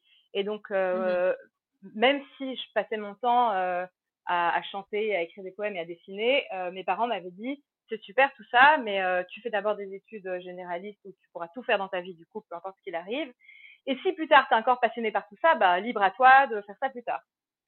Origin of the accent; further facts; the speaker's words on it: Saint-Nom-la-Bretèche, Île-de-France, France; also born or lived in London, United Kingdom; je suis née à Londres, mais à 5 ans, on est parti en France. Et là, on vivait près de Paris, mais dans la nature. On était à un endroit qui s'appelle Saint-Nom-la-Bretèche